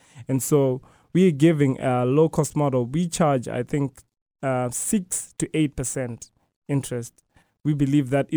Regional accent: Zimbabwe; and I'm from Zimbabwe. And back home in Zimbabwe

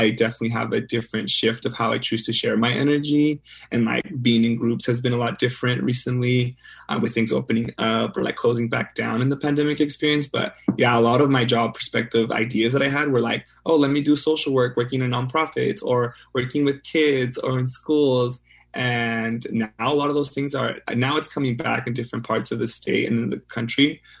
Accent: United States; born there; And they immigrated to the United States before I was born. And I was born in the United States in 1997.

